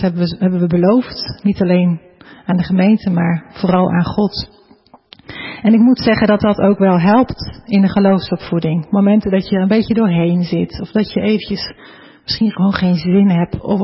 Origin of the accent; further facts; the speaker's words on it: Ermelo, Gelderland, Netherlands; getrouwd met Allard. Wij komen uit Ermelo. We hebben 5 kinderen, tussen de 5 en de 14 jaar.